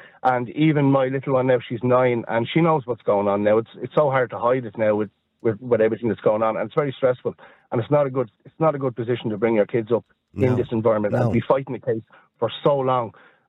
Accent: Ireland; because I'm an Irish citizen

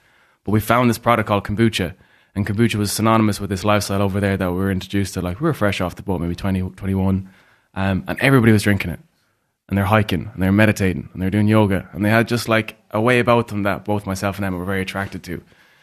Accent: Ireland; moved away; So when we went over there, we came across our Irishness. And being Irish over in Vancouver comes a great asset.

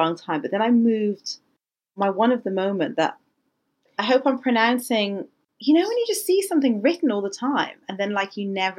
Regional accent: Ireland; when I was growing up in Ireland, you couldn't buy makeup for like any darker skin tones because there were just no people of color there whatsoever.

